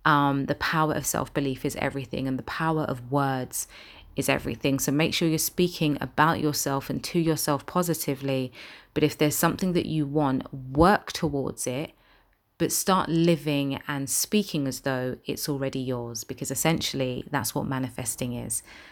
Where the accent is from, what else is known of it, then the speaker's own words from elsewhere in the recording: London, United Kingdom; I'm a presenter from London with a passion for inspiring others.